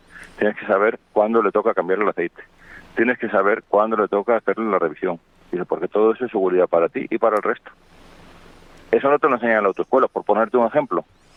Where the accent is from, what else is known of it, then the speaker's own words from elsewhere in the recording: Castile and León, Spain; zonas de pueblos de donde yo soy, de León, pueblos pequeños, donde está la mesa para 200 habitantes